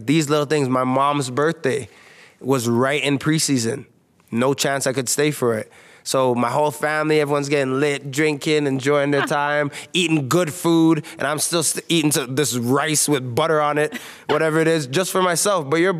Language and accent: English; Canada; I'm Canadian. I'm way better than him.